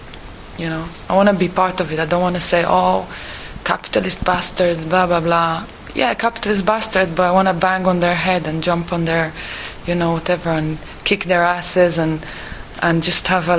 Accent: Israel; I grew up. I would say more with kind of hippie notions, I think, because I grew up in Israel, but not really.

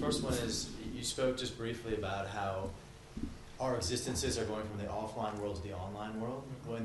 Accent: East Coast, Canada; now in Netherlands; I choose to live in the Netherlands, even though I'm from Canada, the East Coast as well.

